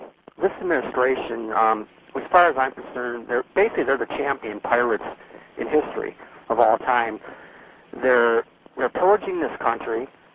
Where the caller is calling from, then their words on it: South Lyon, Michigan, United States; Yeah, I'm calling from South Lyon, Michigan.